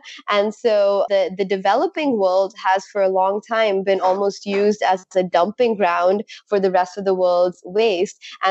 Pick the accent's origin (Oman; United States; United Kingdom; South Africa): Oman; also born or lived in India; I was born in India, but I grew up in the Middle East. And so I really spent most of my life in Oman. It's kind of this like little country on the coast of the Arabian Sea.